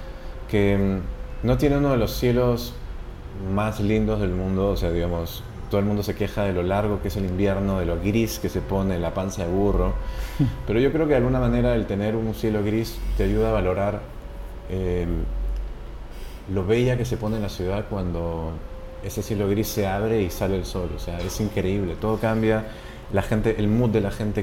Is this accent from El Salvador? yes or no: no; Lima, Peru; define mucho nuestra personalidad como limeños o como gente que vive en Lima y ha decidido que Lima sea su ciudad